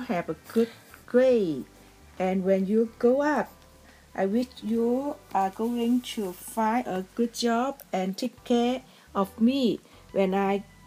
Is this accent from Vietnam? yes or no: yes; Vietnam; born there; English is a second language; I was born in Vietnam on November 1st, 1967.